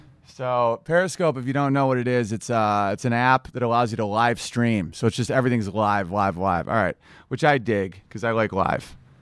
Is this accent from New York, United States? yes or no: yes; Oswego, New York, United States; But also, I'm doing my hometown of Oswego, New York, Scribe a Town Inn.